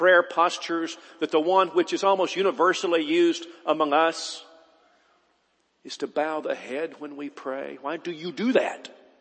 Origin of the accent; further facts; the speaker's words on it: Alabama, United States; You and me, we're from Alabama, and I don't know how many of us get to go into the court of the Queen